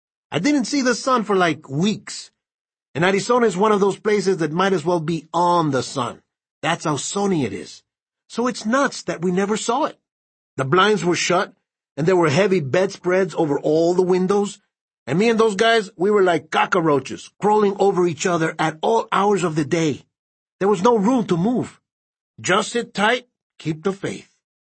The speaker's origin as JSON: {"language": "English", "country": "Nicaragua", "second_language": "English", "moved": "as an adult", "said": "I came from Nicaragua, baby. A land of lakes and volcanoes. Been here 8 years, almost to the day. Back in Nicaragua, I was studying to be in the priesthood."}